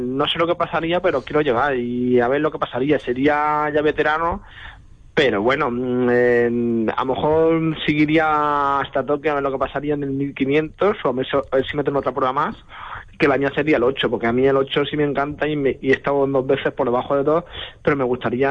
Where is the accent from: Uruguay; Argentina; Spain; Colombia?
Spain; Ellín, Castilla-La Mancha; ahora vamos a juntar por una carrera de mi pueblo, que es la Mil Varas en honor a José Martínez Morote.